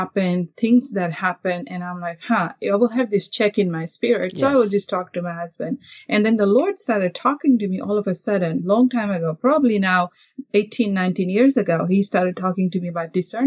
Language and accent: English; Fiji; I was born and raised in Fiji Islands. So I grew up in the church.